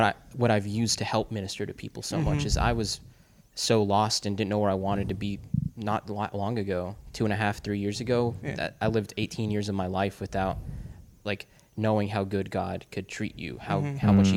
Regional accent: Texas, United States; Yeah, we're coming from Texas. We're not from the same spot, same universities, but we're college students coming from Texas.

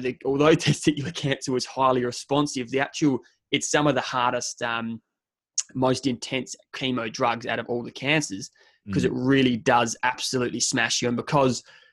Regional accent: Adelaide, South Australia, Australia; And then I could have commenced the chemotherapy back home in my hometown being Adelaide.

